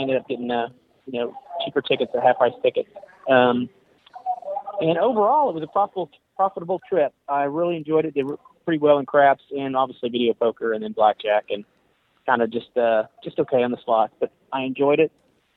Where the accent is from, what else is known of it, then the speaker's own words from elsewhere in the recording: Oklahoma, United States; from Oklahoma.